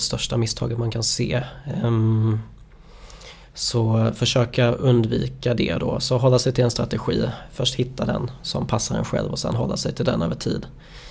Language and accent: Swedish; Småland, Sweden; Jag är ju smålänning från början också.